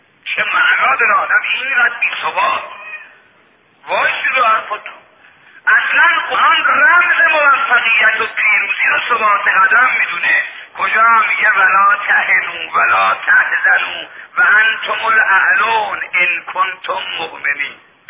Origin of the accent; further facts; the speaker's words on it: Mashhad, Razavi Khorasan, Iran; من بچه مشهدم